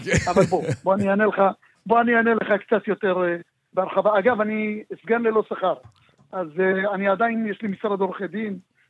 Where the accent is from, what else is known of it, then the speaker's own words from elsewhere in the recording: Rosh HaAyin, Central District, Israel; אני נולדתי פה, אני גדלתי פה, חונכתי פה, ואני חושב שבאמת המקום הקלאסי הוא המקום הזה באמת שאני נמצא בו, ואני אוהב את כל ראש העין.